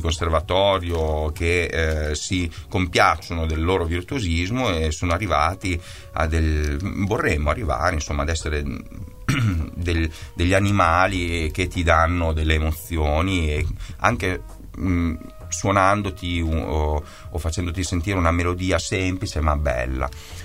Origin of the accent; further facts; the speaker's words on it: Emilia-Romagna, Italy; now in Bologna, Italy; Noi siamo tutti e quattro romagnoli, cesenati, ravennati. Io abito a Bologna da una vita, quindi anche non mi è costato molto venire qui, però sono romagnolo e sono bianconero